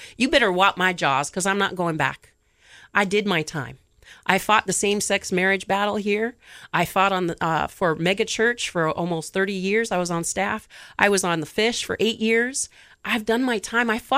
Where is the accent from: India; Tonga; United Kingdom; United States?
Tonga; I'm from a third world country. I think you know I'm from Tonga.